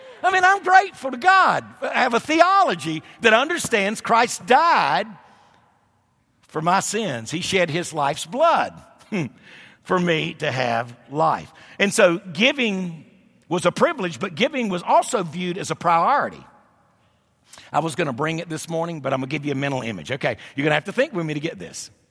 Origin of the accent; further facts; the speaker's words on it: United States; But the bottom line is I am an American Indian.